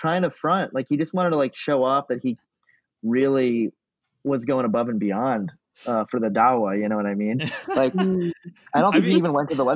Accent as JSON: {"language": "English", "region": "Florida", "country": "United States", "lives_now": "Los Angeles, United States", "said": "I'm a comedian from Florida. Muslim. My father is Syrian. Mother is a convert, American white lady."}